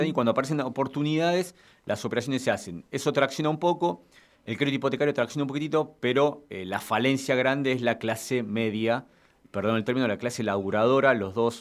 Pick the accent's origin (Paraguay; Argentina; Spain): Argentina; Dock Sud, Buenos Aires Province; más del barrio de Dock Sud, que es un barrio humilde, que es donde yo me crié, donde yo nací, que es de donde vengo.